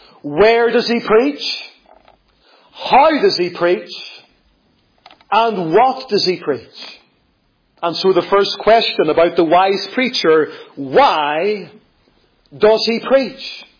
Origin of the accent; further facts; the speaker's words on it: Lisburn, Northern Ireland, United Kingdom; I came from Lisburn. Some people think I came from Belfast, but I came from Lisburn, okay? And I grew up in a church